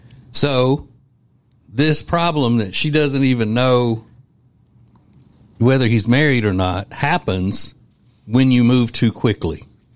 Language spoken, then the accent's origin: English; Winfield, Louisiana, United States; as some of my friends I grew up with in Winfield, Louisiana would say, she had retched out to us.